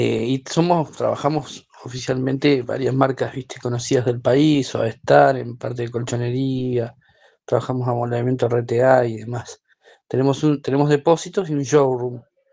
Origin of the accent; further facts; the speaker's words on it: Federación, Entre Ríos, Argentina; Yo soy de Federación Entre Ríos